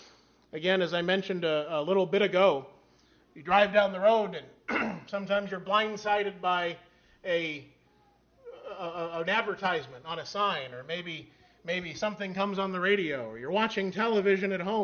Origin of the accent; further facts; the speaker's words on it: Barberton, Ohio, United States; Now, I grew up here in Barberton, just a short little ways away from this building, and grew up loving cars.